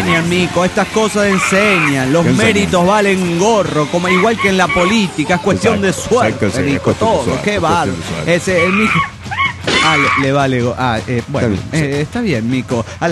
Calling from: Oaxaca, Mexico; de Oaxaca, México.

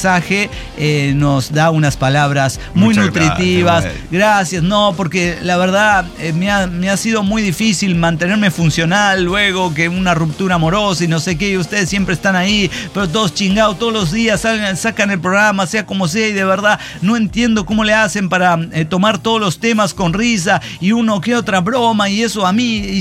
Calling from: Córdoba, Veracruz, Mexico; Sí, entonces, bueno, voy a andar por aquí, por Córdoba, Veracruz.

